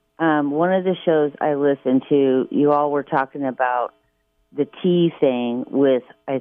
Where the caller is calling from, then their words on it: Oregon, United States; I'm calling from Southern Oregon Coast.